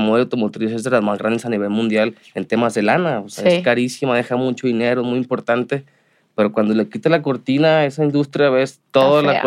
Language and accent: Spanish; Mexico; Que si somos mexicanos hay cabeza, inteligencia, sí.